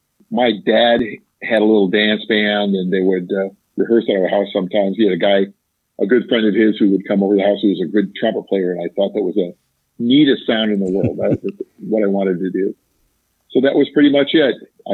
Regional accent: LaPorte, Indiana, United States; Well, I really haven't strayed very far from home because I was born and raised here in LaPorte, Indiana, graduated from LaPorte High School.

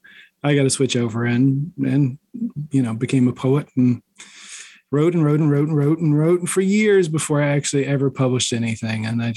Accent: Mississippi, United States; So I grew up in Mississippi, which I kind of assume, you know, as a Southern state is a fiction state.

